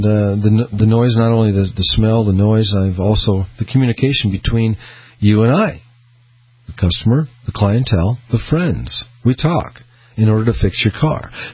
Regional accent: Boise, Idaho, United States; also born or lived in Peoria, Illinois; Very proud to be in Boise, Idaho all my life. Came from back in Illinois, Peoria area. Born in Peoria, and parents moved out here to Boise

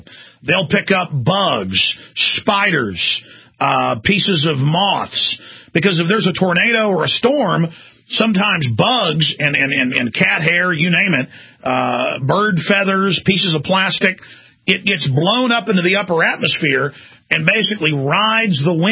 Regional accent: Texas, United States; But routinely growing up in Texas, and it's the same all over the country

